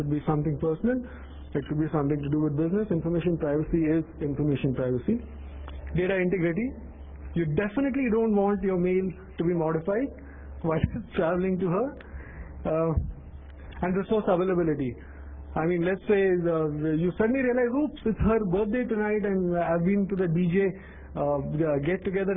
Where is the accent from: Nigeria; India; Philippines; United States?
India; just because I'm here from India, it doesn't mean that this session is going to cover stuff like how to protect yourself from a malicious snake charmer